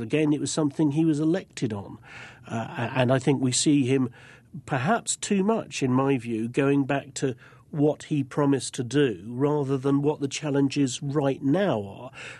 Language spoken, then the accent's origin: English; United Kingdom; it's one of the things that intrigues me as a Brit and as an outsider